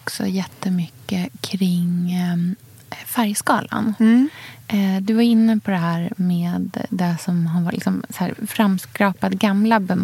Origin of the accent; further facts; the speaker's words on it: Norrköping, Östergötland, Sweden; när jag var barn och bodde i Norrköping